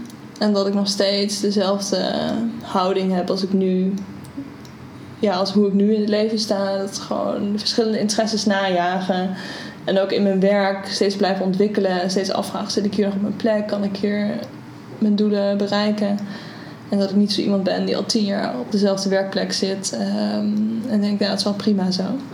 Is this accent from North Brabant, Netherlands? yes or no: no; Nijmegen, Gelderland, Netherlands; ik kom uit Nijmegen